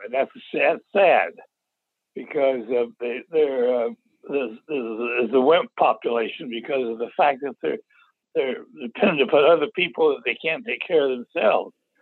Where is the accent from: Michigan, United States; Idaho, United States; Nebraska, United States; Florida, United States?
Florida, United States; There was a lot of mosquitoes here in Florida.